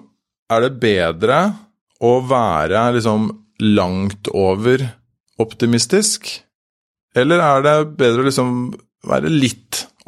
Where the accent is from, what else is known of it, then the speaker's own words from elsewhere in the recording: Drøbak, Akershus, Norway; Jeg kommer fra Drøbak, der har vi nå en svømmehall